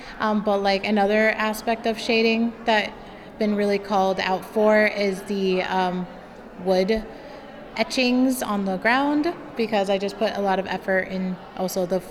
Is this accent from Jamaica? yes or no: no; Urbana, Illinois, United States; Since I was born in Urbana-Champaign and I grew up in Urbana, I think the experience was pretty nice.